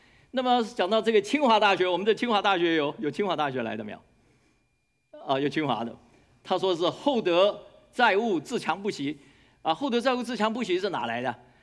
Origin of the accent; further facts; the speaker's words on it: Taiwan; 那么我从台湾来，我那个时候来的时候呢，还没有拿到正式的博士文凭啊。那我来这边是做博士后研究